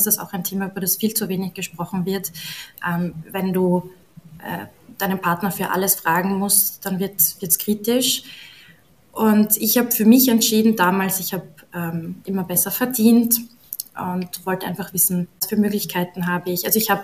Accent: Salzburg, Austria; born there; moved away as an adult; now in Vienna, Austria; ich bin gebürtige Salzburgerin, für alle, die aus Westösterreich zuhören, Shoutout. und bin dann nach Wien gegangen zum Studieren

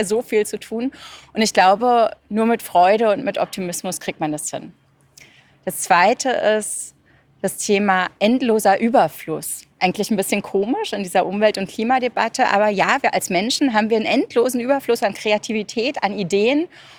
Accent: Berlin, Germany; now in Vienna, Austria; Als ich nach Wien gekommen bin, man hört es, ich komme ursprünglich aus Berlin

